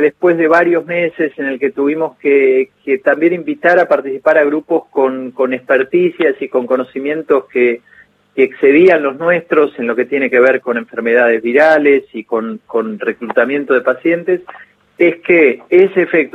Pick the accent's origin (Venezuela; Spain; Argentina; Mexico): Argentina; yo soy argentino, mi papá también.